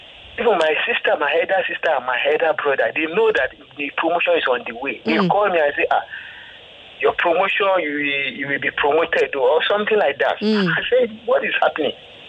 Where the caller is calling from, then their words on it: Ikorodu, Lagos, Nigeria; I'm from Ikorodu.